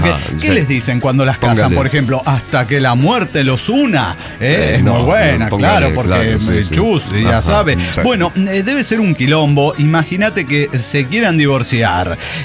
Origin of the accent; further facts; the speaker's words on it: Baja California, Mexico; born there; Y yo nací en Baja California, que está rete lejos